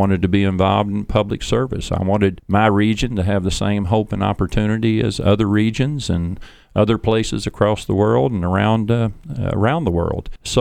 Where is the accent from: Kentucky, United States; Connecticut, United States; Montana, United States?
Kentucky, United States; Sandy Hook; I come from a rural district in northeastern part of Kentucky. I am from Elliott County, Sandy Hook.